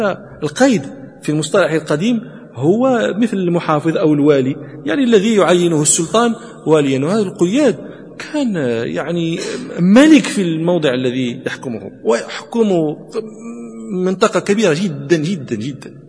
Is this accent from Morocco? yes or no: yes; Morocco; جنوب المغربي، جنوب مراكش، مراكش نزل، هذه قطعة من الصحراء العربية موجودة عندنا في المغرب